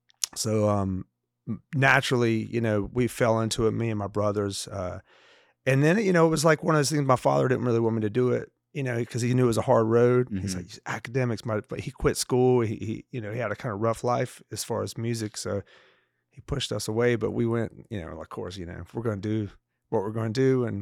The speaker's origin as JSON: {"language": "English", "region": "North Carolina", "country": "United States", "tie": "born or raised there", "accent": "Southern", "moved": "yes", "said": "yeah, there's a little bit of Southern accent that yeah, yeah, comes yeah. through, man. Mm-hmm. Yeah, but I grew up there, and I left there as pretty much as soon as I could."}